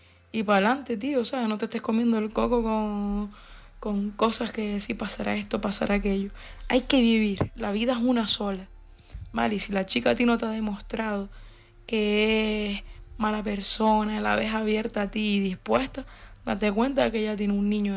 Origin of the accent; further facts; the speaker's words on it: Tenerife, Canary Islands, Spain; moved away as an adult; now in Gran Canaria, Spain; yo soy de Tenerife, pero llevo 16 años viviendo en Gran Canaria.